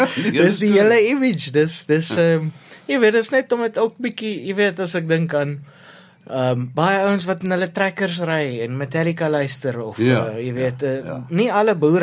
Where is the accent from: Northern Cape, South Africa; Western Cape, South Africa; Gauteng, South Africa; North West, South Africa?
Gauteng, South Africa; Pretoria; Pretoria Noord in 'n suburb daar Acacia of die dorp van Acacia en is daar in die noorde van Pretoria is nader aan Brits as die middestad